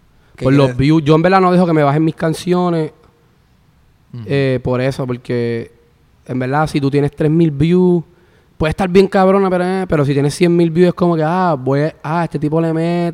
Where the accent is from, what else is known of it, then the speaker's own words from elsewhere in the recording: Ponce, Puerto Rico; como yo soy de Ponce, estudié en Maya.